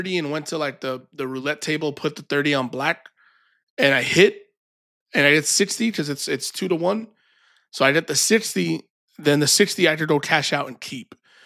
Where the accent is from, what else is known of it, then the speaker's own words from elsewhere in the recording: Texas, United States; And me and JP are like, we're from Texas, dog.